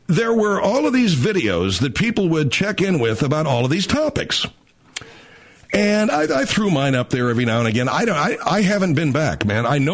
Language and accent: English; United States; I mean, my people come from there. What the hell do I know about it? I'm an American.